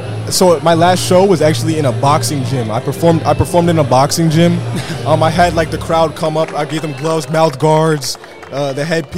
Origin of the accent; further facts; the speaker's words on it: Pennsylvania, United States; now in Philadelphia, United States; I grew up in the Poconos. So, like, the middle of nowhere.